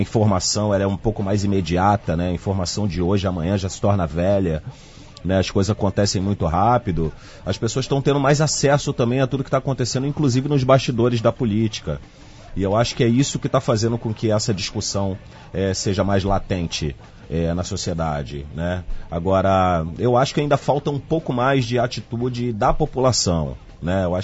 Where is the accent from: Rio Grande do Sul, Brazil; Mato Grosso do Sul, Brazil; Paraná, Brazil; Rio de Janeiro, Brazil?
Rio de Janeiro, Brazil; eu cresci numa comunidade, eu sou morador de favela, cresci na Vila Kennedy, zona oeste do Rio de Janeiro.